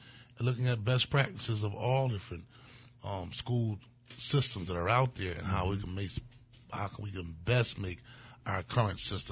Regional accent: Philadelphia, Pennsylvania, United States; I grew up in Point Breeze, South Philadelphia all my life.

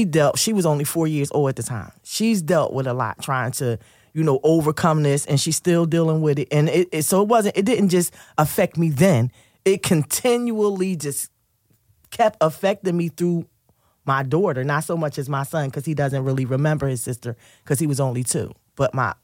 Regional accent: Philadelphia, Pennsylvania, United States; And I'm from South Philly.

